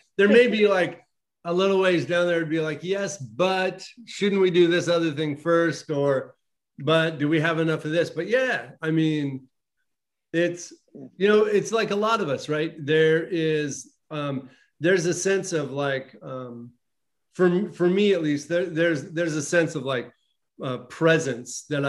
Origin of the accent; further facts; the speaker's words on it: Alaska, United States; I'm from Alaska, and I grew up in the mountains in Alaska.